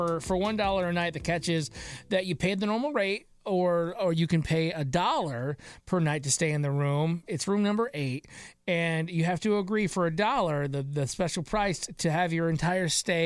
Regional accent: Michigan, United States; maybe it's because I'm from Michigan.

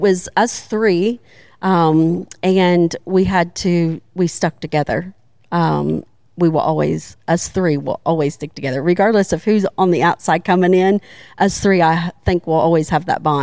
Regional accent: Ohio, United States; moved away; when I moved here from Ohio originally.

